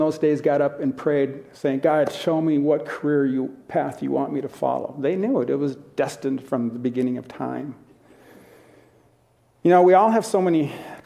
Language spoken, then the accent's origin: English; United States; I'm a dad, I'm a husband, I'm an American, I'm an author.